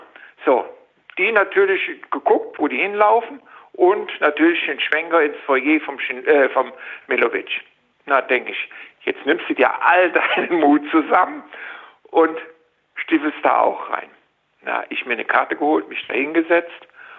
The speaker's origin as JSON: {"language": "German", "town": "Neuwied", "region": "Rhineland-Palatinate", "country": "Germany", "said": "Aber ich mit meinem Gedanken, wie das bei uns in Neuwied war. Wir hatten da eine Kneipe, die hieß Leuchtturm"}